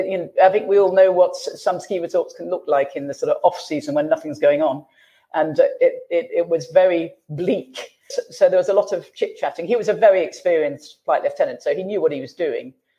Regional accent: North West England, United Kingdom; I came from Cheshire

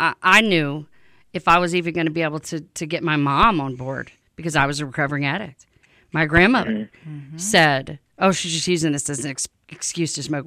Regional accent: Louisiana, United States; Well, I'm from Louisiana, and we have LSU. Go Tigers.

